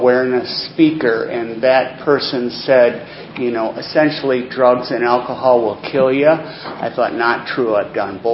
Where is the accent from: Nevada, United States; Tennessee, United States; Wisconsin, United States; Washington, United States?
Wisconsin, United States; Chippewa Falls; I grew up in Chippewa Falls, a small town north of Madison, about 3.5 hours.